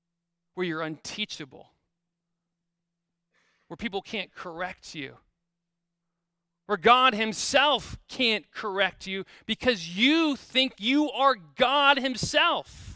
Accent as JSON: {"language": "English", "region": "Midwest", "country": "United States", "said": "maybe it's just me, because I'm from the Midwest, and I don't experience mountaintop driving at all, ever."}